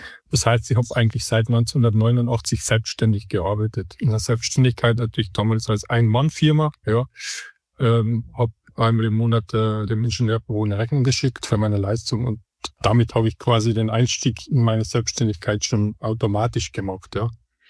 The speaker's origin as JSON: {"language": "German", "town": "Ferlach", "region": "Carinthia", "country": "Austria", "tie": "born or raised there", "said": "1989 für den Fachbereich Maschinenbau/Waffentechnik in meiner Heimatstadt Ferlach meine Matura abgelegt"}